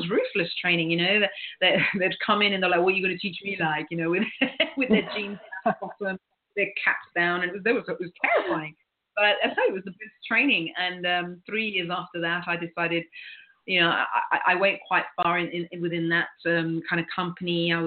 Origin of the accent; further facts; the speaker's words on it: London, United Kingdom; So I was born in the UK. I was born in London to immigrant families. I grew up in a very loving environment